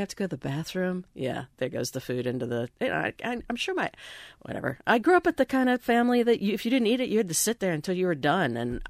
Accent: Indiana, United States; part of my childhood, I grew up in the Midwest, in Indiana, and I mean, we only had frozen fish unless it was something that came out of a local creek or river

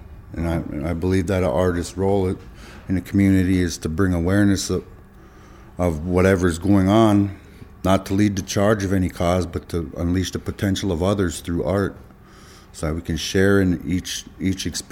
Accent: Red Lake, Minnesota, United States; I'm Anishinaabe from the northern Minnesota. So what I said was … I'm from the Bear Clan in Red Lake.

